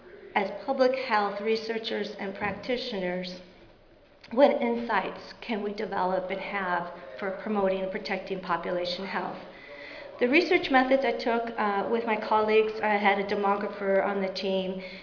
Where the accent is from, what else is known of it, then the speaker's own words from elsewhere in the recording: New Mexico, United States; Since I'm from New Mexico and this was a project funded by the RWJ Center, I wanted to make a New Mexico county a comparative county.